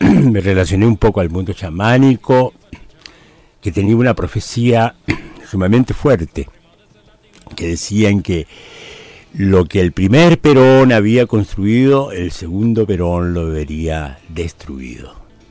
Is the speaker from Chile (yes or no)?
yes; Chile; moved away as an adult; also born or lived in Argentina; now in United Kingdom; Yo soy de Chile, sí, soy de Chile, pero soy de Latinoamérica principalmente. Mi gran abrazo en el exilio ha sido con todo el pueblo latinoamericano. Y estuve en Argentina un tiempo exiliado